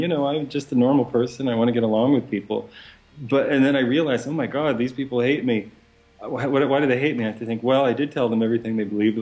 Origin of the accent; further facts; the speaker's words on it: Northeast, United States; There are plenty of people out there who say that, and I think we're all from the Northeast.